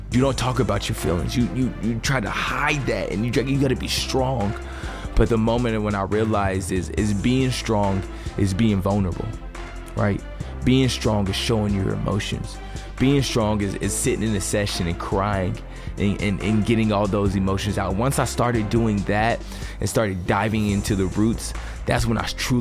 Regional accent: Tennessee, United States; when I was a little boy, you know, growing up in East Tennessee

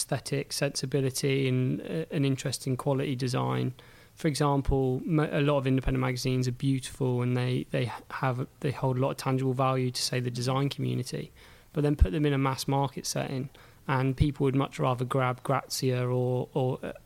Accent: South West England, United Kingdom; When I was growing up I'm from North Devon, and I was into the skateboarding culture

